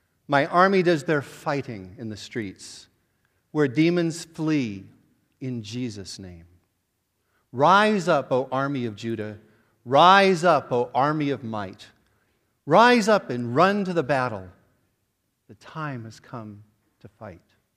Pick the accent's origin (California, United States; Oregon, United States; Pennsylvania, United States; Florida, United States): Pennsylvania, United States; Sewickley; My wife Sue and I grew up in Swickley, and no, not that part of Swickley, she was more from the sticks